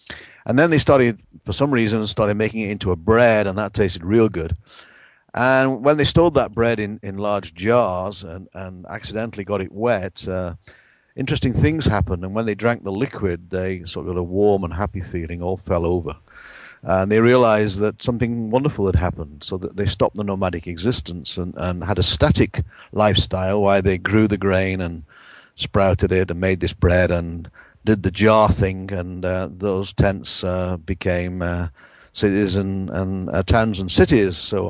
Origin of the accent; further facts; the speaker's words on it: England, United Kingdom; Back in my home country of England, hops were not used until relatively late